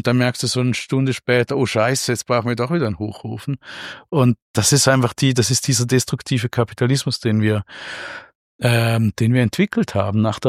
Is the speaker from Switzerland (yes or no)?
yes; Switzerland; ich bin ja Schweizer.